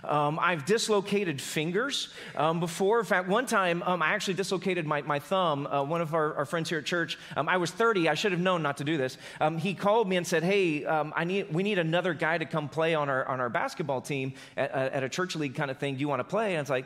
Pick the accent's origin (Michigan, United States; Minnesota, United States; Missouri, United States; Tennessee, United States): Missouri, United States; I grew up in Southwest Missouri, so my teams were the Kansas City Royals, bless my heart.